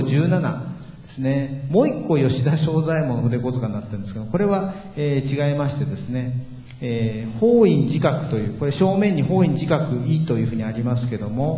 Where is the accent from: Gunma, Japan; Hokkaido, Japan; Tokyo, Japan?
Gunma, Japan; accent: Joshu dialect; 母親は群馬の、人間で、私も群馬で育ちましたので、上州弁の、上州の人間なんですけども